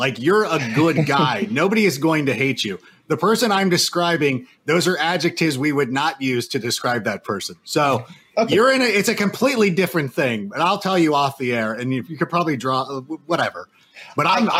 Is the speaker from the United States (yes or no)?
yes; Corona, California, United States; it's the league that I'm in with all my friends I grew up with in Corona, California.